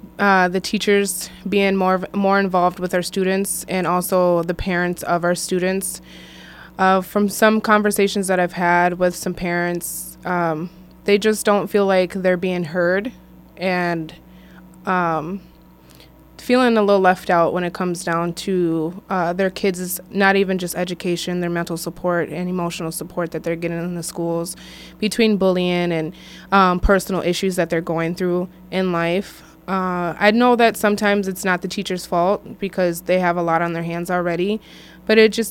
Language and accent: English; St. Paul, Minnesota, United States; I'm 32 years old. I was born and raised in St. Paul. My family moved a lot, so I really just basically all over St. Paul. That's where I'm from.